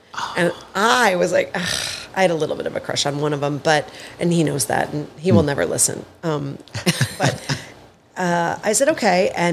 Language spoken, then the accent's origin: English; Midwest, United States; I had a lot of that, but I'm from the Midwest.